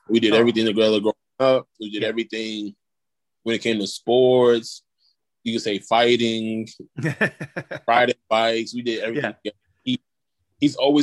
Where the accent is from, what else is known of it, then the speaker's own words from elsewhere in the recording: Brooklyn, New York, United States; Growing up there, my first couple of years, like, I can remember my first, like, elementary school, middle school was rough.